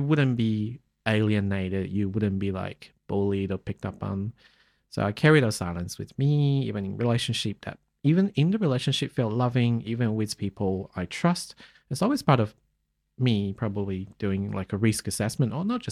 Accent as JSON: {"language": "English", "country": "China", "tie": "born or raised there", "second_language": "English", "said": "how I felt like when I was growing up in China."}